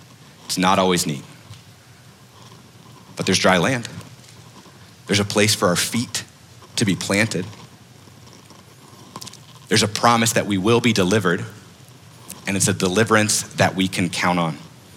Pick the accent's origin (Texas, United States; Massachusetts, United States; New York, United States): Texas, United States; Houston; And we said, we're from Houston.